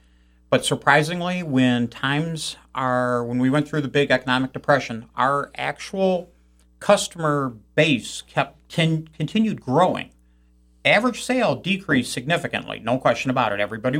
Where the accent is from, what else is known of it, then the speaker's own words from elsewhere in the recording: St. Clair Shores, Michigan, United States; My wife grew up here. I grew up in St. Clair Shores. Used to summer up here